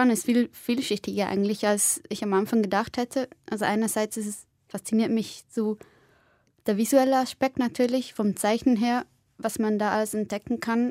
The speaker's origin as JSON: {"language": "German", "town": "Biel", "region": "Bern", "country": "Switzerland", "tie": "born or raised there", "said": "in Biel in einem Döner-Imbiss recht viel Zeit verbracht, der halt auch, weil er halt auch in meiner Heimatstadt ist."}